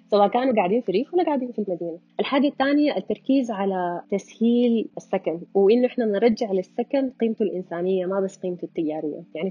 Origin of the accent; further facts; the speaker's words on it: Sudan; إنه إحنا لازم نفكر في عن المكان كأنه مسرح إحنا فيه منعيد تعريف هويتنا ومنعيد تعريف نحن منو سودانيين